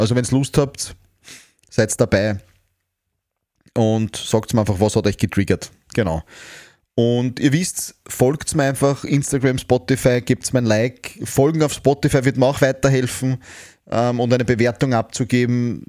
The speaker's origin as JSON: {"language": "German", "country": "Austria", "said": "Gerade im Österreich, bei uns in Österreich oder im Dachraum ist es dann oft sehr der Neid"}